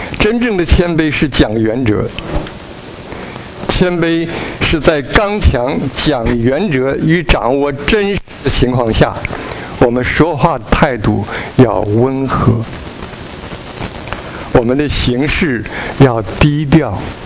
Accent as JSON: {"language": "Chinese", "country": "China", "moved": "yes", "said": "我是从大陆来的，上个世纪五十年代的后期，在中国人的讲话里边"}